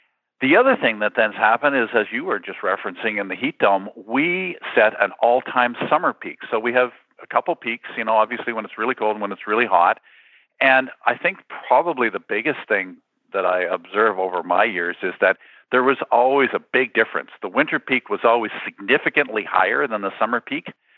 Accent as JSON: {"language": "English", "region": "Saskatchewan", "country": "Canada", "tie": "born or raised there", "moved": "as an adult", "lives_now": "Alberta, Canada", "said": "born and raised in Saskatchewan, migrated in the mid-80s to Alberta."}